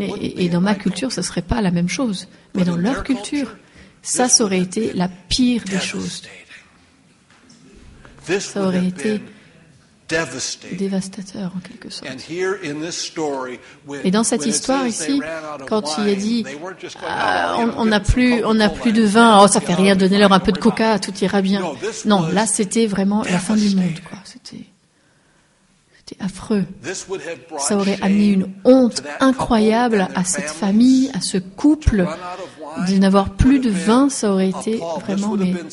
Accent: United States; je finis mon assiette à chaque fois parce que je suis américain

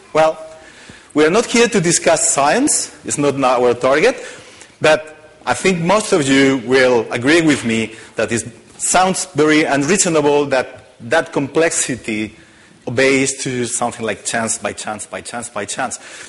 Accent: Barcelona, Catalonia, Spain; English is a second language; So I'm from Spain, from Barcelona. I'm here with my wife, Anna, my two daughters, Judith and Eva.

